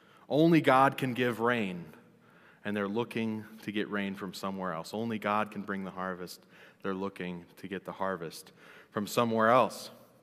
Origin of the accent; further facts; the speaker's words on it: Montana, United States; accent: Minnesotan; I grew up in Montana. And now when I go back to Montana, they make fun of me because I have a little bit of a Minnesotan accent.